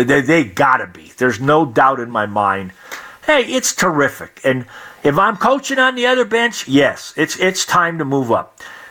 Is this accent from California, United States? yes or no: no; Chicopee, Massachusetts, United States; Well, Spalding is made in Chicopee, Massachusetts.